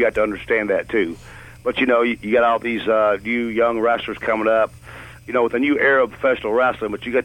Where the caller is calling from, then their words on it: Bristol, Tennessee, United States; Well, I'm calling you from Bristol, Tennessee.